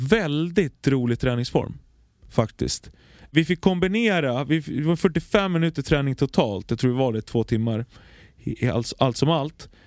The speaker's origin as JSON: {"language": "Swedish", "country": "Greece", "said": "Fick man känna sig som en grek igen."}